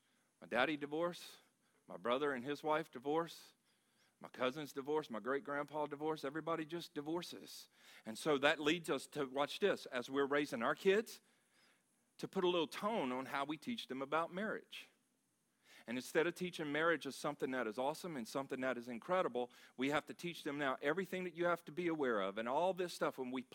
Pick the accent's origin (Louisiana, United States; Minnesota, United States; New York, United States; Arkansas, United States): Louisiana, United States; one of the things that I know just from growing up, like let's say Louisiana, and growing up in Louisiana, there's a party culture that is there.